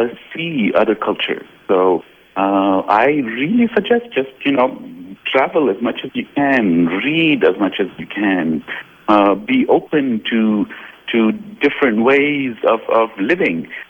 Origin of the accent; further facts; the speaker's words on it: United States; I want to say I'm an American and I'm an Arab.